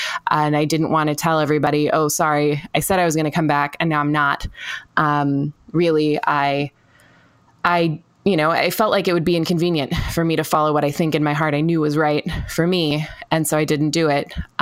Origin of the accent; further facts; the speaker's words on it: White Salmon, Washington, United States; now in Seattle, United States; I'm from White Salmon, Washington, originally, technically incorporated Klickitat County. Now I live in Seattle after a brief stint in Mississippi.